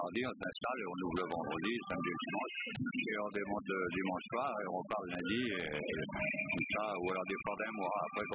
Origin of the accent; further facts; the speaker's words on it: Lisieux, Normandy, France; Mais on est Normand d'origine. On est du côté de Lisieux. On est à côté de Lisieux.